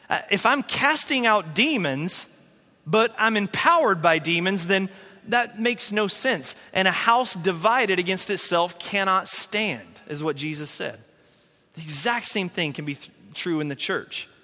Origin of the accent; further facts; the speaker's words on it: Asheville, North Carolina, United States; I grew up, like I said, in the Southern Baptist Church, and the church that I grew up in Asheville, North Carolina, was very committee-driven.